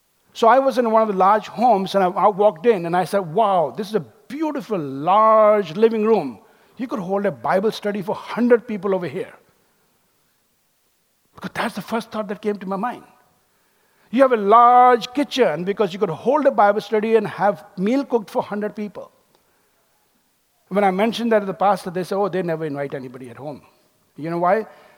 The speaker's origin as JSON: {"language": "English", "country": "India", "tie": "born there", "said": "My father was born in what now we call Pakistan, and I was born in India. When we were growing up, I had to learn Urdu to speak to my father. I had to learn Punjabi to speak to my mother. I had to learn Pashto to speak to my grandmother."}